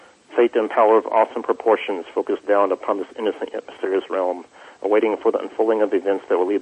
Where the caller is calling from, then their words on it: California, United States; I'm in California.